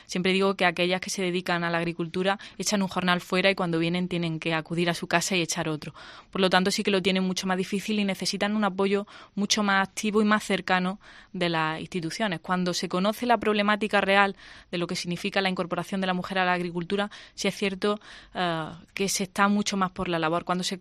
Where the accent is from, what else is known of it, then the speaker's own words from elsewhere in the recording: Quesada, Andalusia, Spain; yo que soy de Quesada, tengo que coger una comarcal, una nacional, una autovía